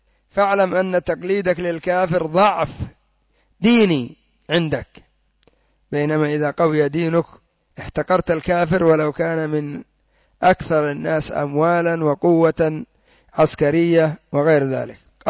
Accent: Yemen; حتى عندنا في اليمن كانوا هم أصحاب الأسواق في قاع اليهود في صنعاء

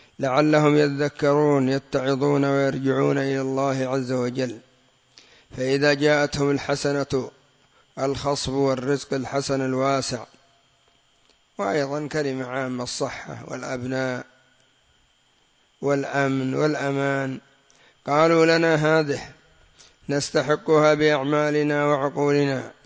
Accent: Yemen; وهذا إلى الآن لغة عندنا في اليمن قمل وقمل.

